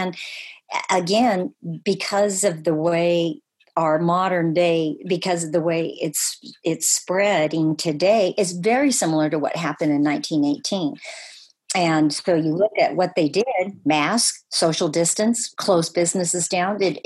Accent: Chico, California, United States; when our family came to Chico, they didn't have a lot of money. We were probably, I always say to people, I was born and raised in Chico, but we were one of the poor folk.

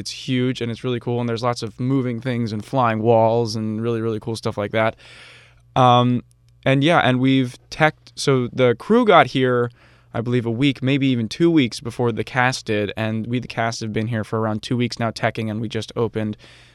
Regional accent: New York, United States; I'm from Long Island.

